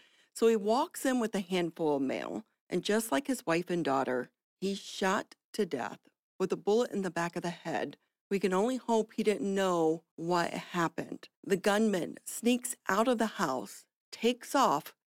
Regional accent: Ohio, United States; because I'm from Ohio, a blue-collar family.

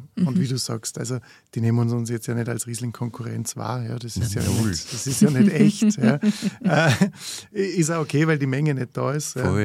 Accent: Vorarlberg, Austria; Und also als Vorarlberger daherkommend und heurigen Kultur erlebend, als Student, das war schon absurd.

